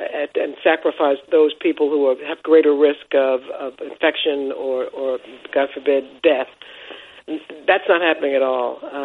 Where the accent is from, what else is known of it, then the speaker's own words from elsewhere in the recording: New York, United States; I'm a New Yorker. I live here.